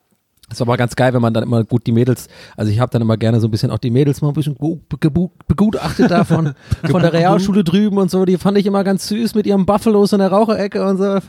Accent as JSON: {"language": "German", "town": "Tübingen", "region": "Baden-Württemberg", "country": "Germany", "tie": "born or raised there", "said": "So bei uns in Tübingen war das so."}